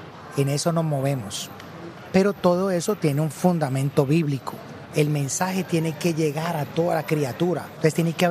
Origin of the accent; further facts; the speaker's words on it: Colombia; moved away; Entonces, por ejemplo, yo vengo de Colombia. En Colombia, pues el evangelio está un poquito más extendido.